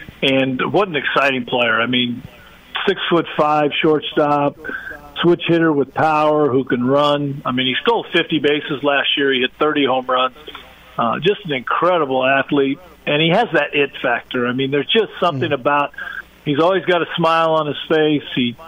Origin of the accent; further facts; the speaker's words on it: Santa Maria, California, United States; born there; I was born in Santa Maria, California.